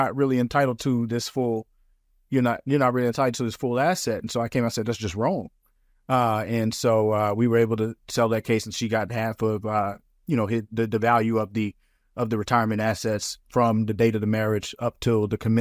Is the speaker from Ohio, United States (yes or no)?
no; Alabama, United States; now in New York City, United States; So I'm originally from Alabama, and I ended up in New York City, because I came up here for law school.